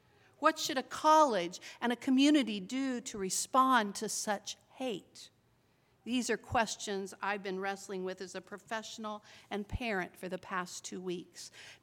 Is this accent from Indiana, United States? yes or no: no; Kansas, United States; It happened in a small town named Lindsberg, Kansas, which is just 14 miles from my hometown.